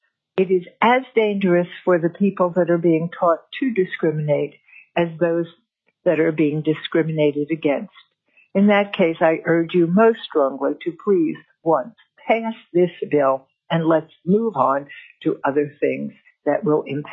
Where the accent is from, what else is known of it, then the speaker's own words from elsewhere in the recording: Fairbanks, Alaska, United States; I'm from Fairbanks, Alaska.